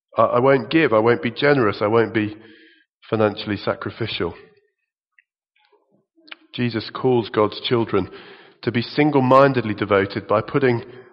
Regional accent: England, United Kingdom; After all, we're Anglicans, and we're English, we're moderate.

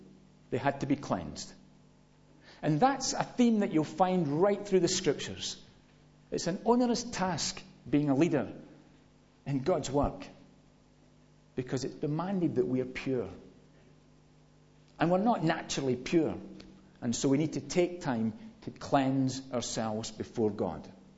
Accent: United Kingdom; I mean, we're British.

